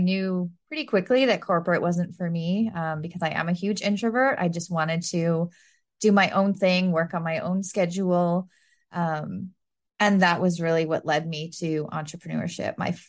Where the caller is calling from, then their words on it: Ontario, Canada; I am in Ontario, Canada, and right now it's almost 9 o'clock in the evening.